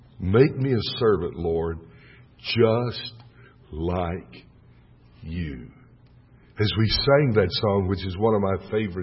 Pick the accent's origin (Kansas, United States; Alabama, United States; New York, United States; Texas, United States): Texas, United States; I'm a Texan.